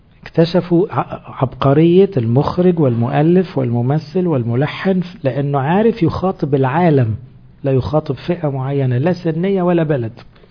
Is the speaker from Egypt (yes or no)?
yes; Egypt; طب احنا مصريين مالنا بالموسيقى دي؟